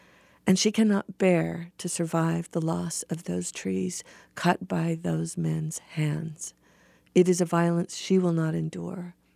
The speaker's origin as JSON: {"language": "English", "region": "Utah", "country": "United States", "said": "I'm from Utah."}